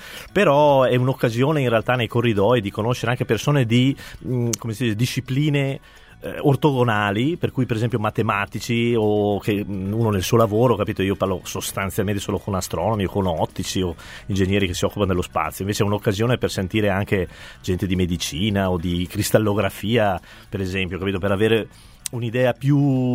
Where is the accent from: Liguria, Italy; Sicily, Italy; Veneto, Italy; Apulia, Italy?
Veneto, Italy; Venice; born there; tecnicamente sono nato a Venezia